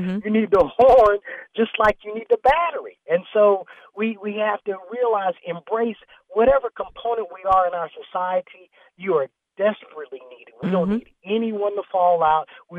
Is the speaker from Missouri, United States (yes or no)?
no; West Virginia, United States; I'm from West Virginia, a small place there, you know, the Appalachian is really tough.